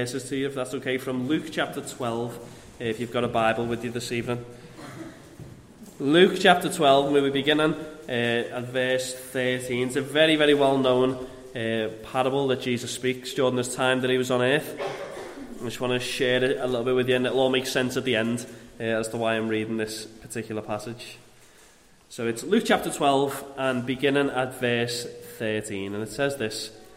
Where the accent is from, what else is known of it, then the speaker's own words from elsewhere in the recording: Liverpool, North West England, United Kingdom; moved away as an adult; I'm 28 years old. I am originally from Liverpool. I've been living over here for nearly 4 years now. I've been living over here.